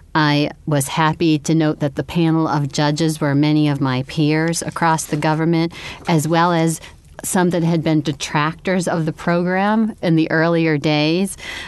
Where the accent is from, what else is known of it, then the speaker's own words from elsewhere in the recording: Buffalo, New York, United States; born there; I was born in Buffalo, and I was born into an immigrant, first-generation Italian family, had a lot of family history and community.